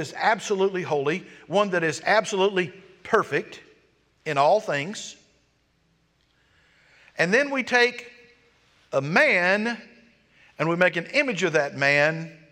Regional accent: Georgia, United States; Now, I was raised in South Georgia.

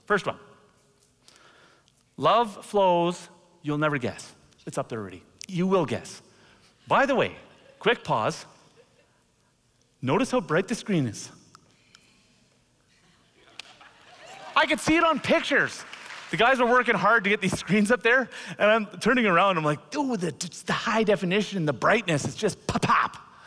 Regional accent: Canada; now I'm going to be careful on saying this because I am Canadian still.

